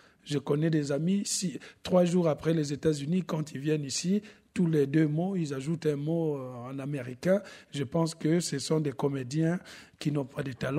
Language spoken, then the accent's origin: French; Republic of the Congo; Il faut vraiment aller la creuser plutôt dans mon enfance, dans mon pays natal, le Congo-Brazzaville.